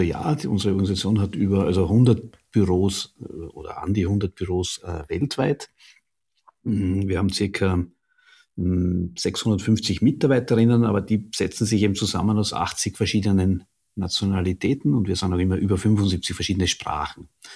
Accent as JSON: {"language": "German", "town": "Graz", "region": "Styria", "country": "Austria", "tie": "born or raised there", "also_born_or_lived": "Vienna, Austria", "said": "bin geboren in Graz"}